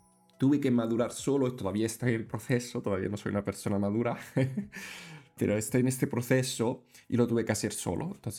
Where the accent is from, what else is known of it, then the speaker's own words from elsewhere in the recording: Italy; moved away as an adult; yo nací y crecí en Italia hasta que me fui del país con 20 años